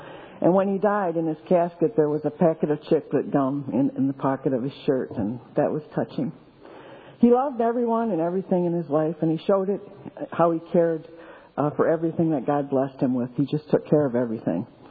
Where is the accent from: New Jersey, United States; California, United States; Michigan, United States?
Michigan, United States; Livonia; I was born in Ypsilanti, Michigan, and raised in Livonia, Michigan.